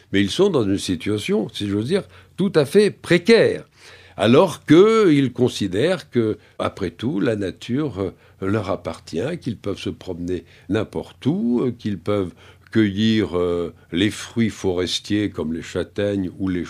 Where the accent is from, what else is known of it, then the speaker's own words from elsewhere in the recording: Nouvelle-Aquitaine, France; C'est ce qui se pratique le plus couramment dans ma région d'origine, qui est le Périgord.